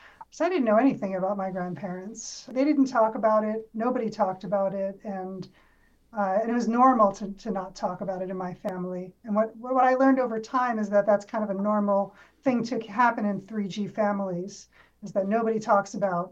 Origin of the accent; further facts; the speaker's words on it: Brooklyn, New York, United States; However, I grew up in Brooklyn, New York, where Judaism is a little bit in the water, in a neighborhood.